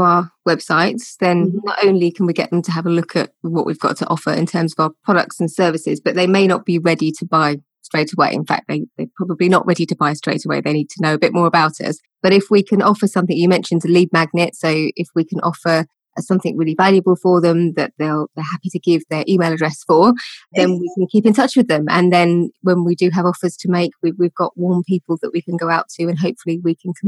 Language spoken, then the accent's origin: English; United Kingdom; accent: British; which sounds very like weird in my British accent.